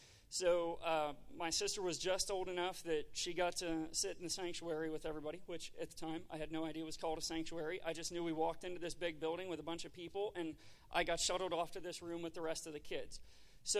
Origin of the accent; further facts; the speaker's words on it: Watauga, Texas, United States; also born or lived in El Paso / Fort Worth; So I was born in El Paso, Texas. I lived there till I was 4 years old, and then we moved to Fort Worth. I was raised most of my life in Watauga, Texas, which is a tiny little spit of a town just west of North Richland Hills